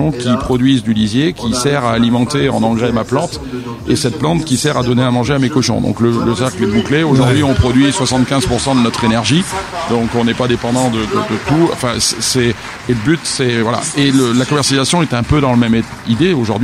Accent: Barbezieux, Nouvelle-Aquitaine, France; Après, nous, on est Charentais. Moi, je suis né en Charente. Je n'ai pas bougé de Barbezieux.

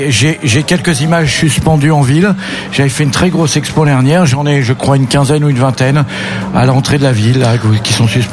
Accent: Paris, Île-de-France, France; Pas du tout. Moi, je suis parisien, mais j'ai parcouru le monde entier pour faire des images de voitures.

